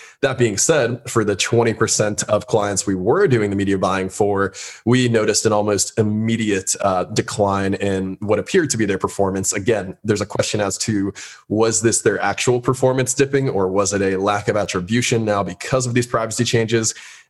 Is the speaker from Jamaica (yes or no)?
no; West Palm Beach, Florida, United States; West Palm Beach, Florida. So down, down south.